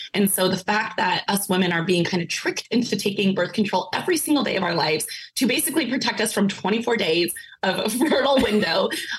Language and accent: English; Arizona, United States; now in San Diego, United States; Yes, I live in San Diego and I was raised in Arizona. So I don't know seasons at all.